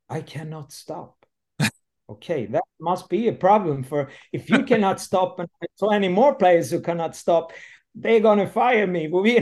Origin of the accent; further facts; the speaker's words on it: Landsbro, Kronoberg County, Sweden; English is a second language; My background is I'm coming from the South Sweden, from Småland. And today I'm 59 and I leave very early. The village I come from, Landsbro, and that is a hockey town